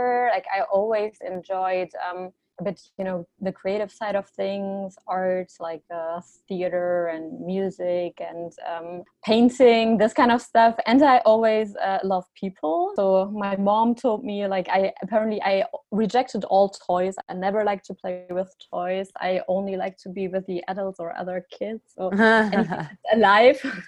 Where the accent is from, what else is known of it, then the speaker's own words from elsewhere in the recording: Dortmund, North Rhine-Westphalia, Germany; English is a second language; moved away as an adult; now in Hong Kong, Hong Kong; But yeah, I am from Dortmund and I lived there the first 19 years of my life. And then, yeah, right after school, I knew that I wanted to leave.